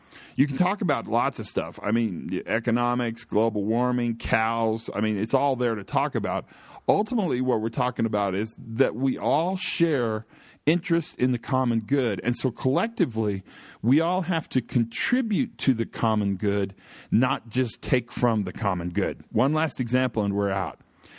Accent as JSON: {"language": "English", "region": "Kansas", "country": "United States", "said": "I'm using cattle examples because I'm from Western Kansas. It's comfortable to me."}